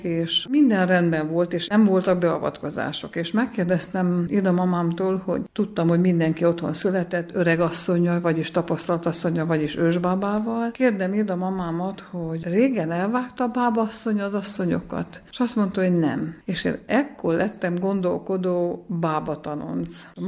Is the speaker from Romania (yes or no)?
yes; Magfalva, Mureș County, Romania; also born or lived in Erdőszentgyörgy; Hát én nagy Magfalva szerető vagyok, szülőfalumhoz ragaszkodó ember. Nem itthon születtem, első vagyok a családban, aki intézményben született Erdőszentgyörgyön, de itt nőttem fel.